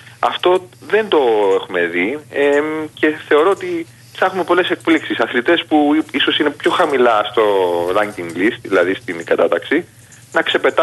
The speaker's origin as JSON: {"language": "Greek", "town": "Corfu", "region": "Ionian Islands", "country": "Greece", "said": "πήγα και στην ιδιαίτερη πατρίδα μου, την Κέρκυρα"}